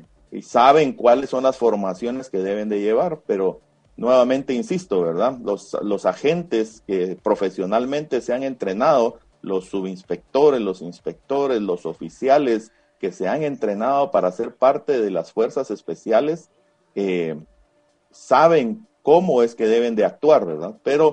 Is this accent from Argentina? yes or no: no; Guatemala; nosotros como guatemaltecos